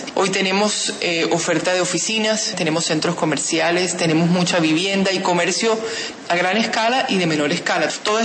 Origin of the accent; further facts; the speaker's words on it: Barranquilla, Atlántico, Colombia; La idea es que sea parte de lo que nosotros como barranquilleros queremos darle a esta nueva Barranquilla.